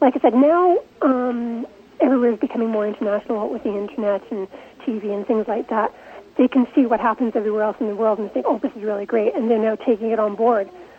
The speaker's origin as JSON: {"language": "English", "town": "Toronto", "region": "Ontario", "country": "Canada", "tie": "born or raised there", "lives_now": "United Kingdom", "said": "Yes, born and bred in Toronto."}